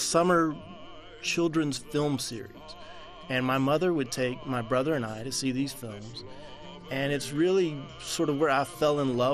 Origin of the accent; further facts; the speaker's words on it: Madison, Georgia, United States; now in Brooklyn, United States; I'm a filmmaker based in Brooklyn, New York. I grew up in Madison, Georgia, mostly in the 80s. I was born in 78, and there was and still is no movie theater in town.